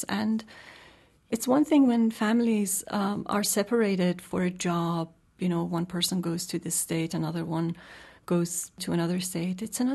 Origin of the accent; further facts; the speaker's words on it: Tehran, Tehran Province, Iran; When I was growing up in Tehran, I never felt anything remotely similar to what my father had experienced.